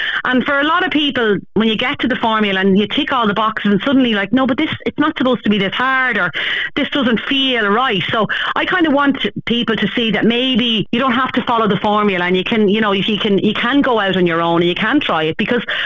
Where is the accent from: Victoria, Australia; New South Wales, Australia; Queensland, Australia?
New South Wales, Australia; Westmead; from Westmead, an early years worker